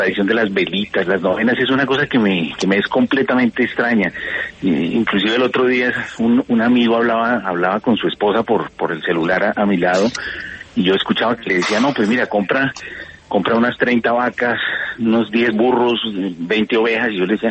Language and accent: Spanish; Colombia; moved away; yo me fui muy jovencito de Colombia